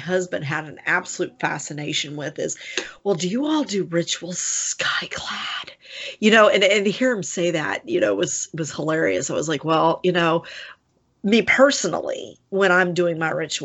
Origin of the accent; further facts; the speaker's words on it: San Antonio, Texas, United States; also born or lived in Denver, Colorado; I was born in Colorado. I was born in Denver. And we would come down to San Antonio, where my mom's parents lived, for vacations once a year. But by the time I was, you know, 6 years old, we had moved from Denver to San Antonio.